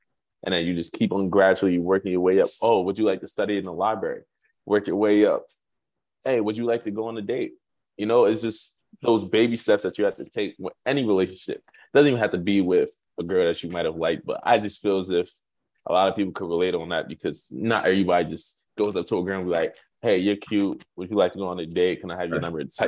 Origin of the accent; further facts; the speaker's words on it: Nigeria; I am from Nigeria. I was born in Nigeria.